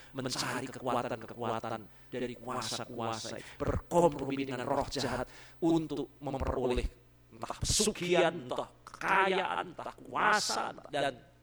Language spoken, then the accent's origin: Indonesian; Pati, Central Java, Indonesia; paranormal itu asalnya banyak dari daerah saya. Dari Pati, Jepara, sudah sebut itu orang-orang yang jadi paranormal namanya.